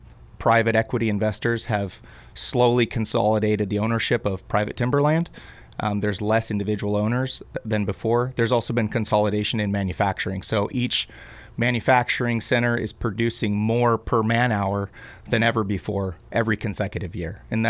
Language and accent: English; Glide, Oregon, United States; Well, I grew up in Glide, and my father is in the timber industry as well.